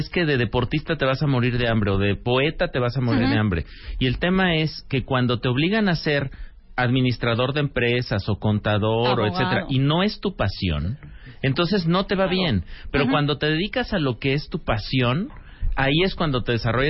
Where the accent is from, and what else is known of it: Mexico